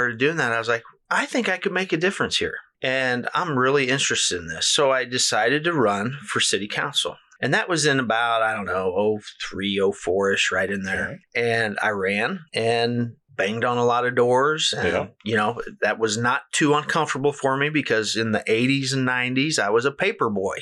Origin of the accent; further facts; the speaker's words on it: Moberly, Missouri, United States; and my family moved down here back to my hometown. Of course, my kids, I got two younger boys, and yeah. my wife is from here as well. She's a Jaybird, I'm a Crusader, so all we right. got that divided house, oh, you know. Yeah. But my boys are, you know, Moberly's their hometown.